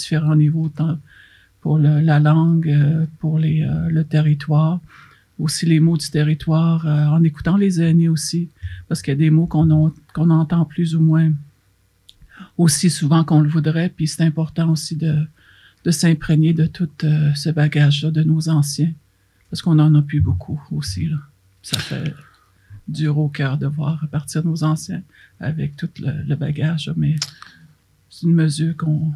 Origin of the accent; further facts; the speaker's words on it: Mashteuiatsh, Quebec, Canada; born there; first language Cree; French is a second language; Vous savez que pour moi, personnellement, ma première langue, c'est le cri. Mais en étant né ici à Meshteuiatz